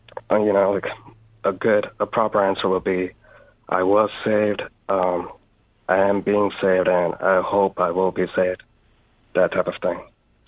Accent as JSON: {"language": "English", "town": "Irving", "region": "Texas", "country": "United States", "said": "I'm a Catholic from Irving, Texas"}